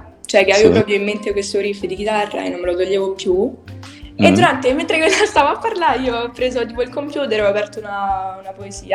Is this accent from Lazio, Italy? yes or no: yes; Rome, Lazio, Italy; io vengo da Pasino di Roma, cioè non so proprio